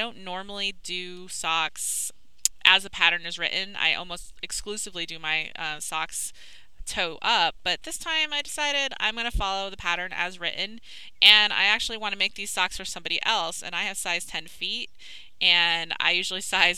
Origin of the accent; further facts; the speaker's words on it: Massachusetts, United States; moved away as an adult; now in Hollywood, United States; I'm not originally from California. I actually grew up in Massachusetts. I'm a New England girl, and I lived there for most of my younger years, and I came out here for college and went to USC.